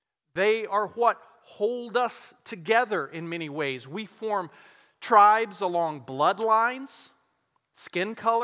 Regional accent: Texas, United States; I am an American. I am a Texan. I am a Parkie, in as much as I've lived in University Park for 7 years.

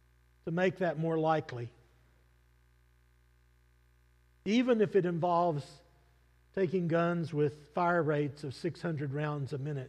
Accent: El Paso, Texas, United States; So I grew up in El Paso, and so I grew up around a lot of little Hispanic kids.

